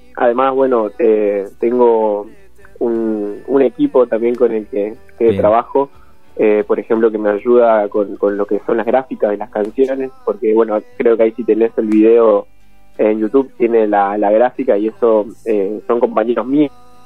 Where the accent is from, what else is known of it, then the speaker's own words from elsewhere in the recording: Juan José Castelli, Chaco, Argentina; born there; now in Libertador San Martín, Argentina; Yo soy de Chaco, vivo en Entre Ríos hace ya bastante tiempo. Ajá. Así que bueno, nací en Juan José Castelli.